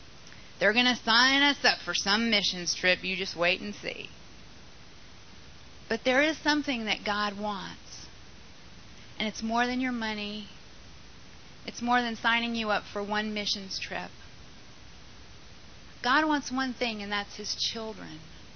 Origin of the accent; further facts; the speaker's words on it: Bassar, Kara Region, Togo; I was born and raised in Africa in a little village in Togo called Basari, and we were the only whites among 10,000 black people.